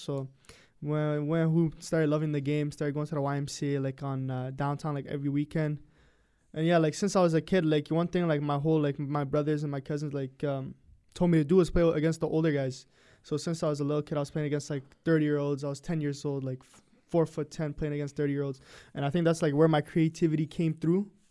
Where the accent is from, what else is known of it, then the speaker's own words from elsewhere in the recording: Gatineau, Quebec, Canada; all my family members are Moroccan. But yeah, I was born in Canada. I grew up in Gatineau. I was actually born in Gatineau. You know, I wasn't even born in Ottawa, but yeah, I grew up in Gatineau.